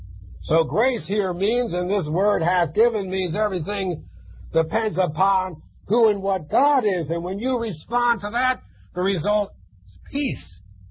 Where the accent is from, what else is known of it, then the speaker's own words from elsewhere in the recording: Philadelphia, Pennsylvania, United States; I remember as a young boy, growing up, should I use the word growing up in Philadelphia? Does anybody grow up in Philadelphia? Reared, would that be better?